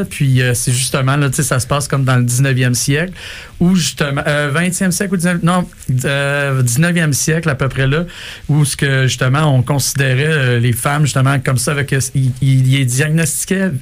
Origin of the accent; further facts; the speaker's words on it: Quebec, Canada; accent: English; French is a second language; Désolé avec mon accent anglais.